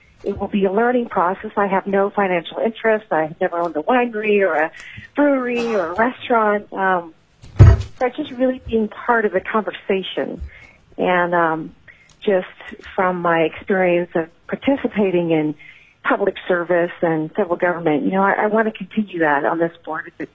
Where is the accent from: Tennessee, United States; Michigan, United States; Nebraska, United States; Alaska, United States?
Alaska, United States; you know, my interest comes just from being a lifelong Alaskan. I was born in New Halen, Illiamna, and was raised in rural Alaska, you know, in Bristol Bay area. We moved to the Kenai Peninsula when I was a kid